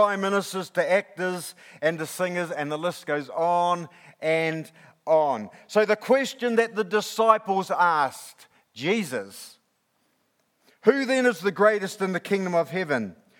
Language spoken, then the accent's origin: English; New Zealand; and of course I'm a Kiwi and an All Black fan.